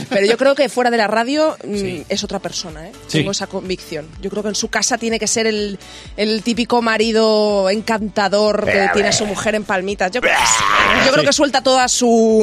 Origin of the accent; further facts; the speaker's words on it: Zamora, Castile and León, Spain; En Zamora al principio, porque yo soy de Zamora y empecé allí.